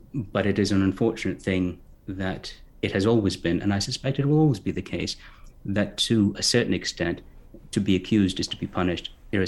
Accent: Canada; I come from Canada. I live in Canada.

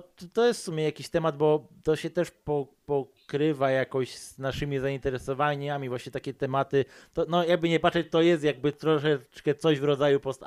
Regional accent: Poznań, Greater Poland Voivodeship, Poland; jak już o tramwaju wspomniałem, jesteśmy z Poznania

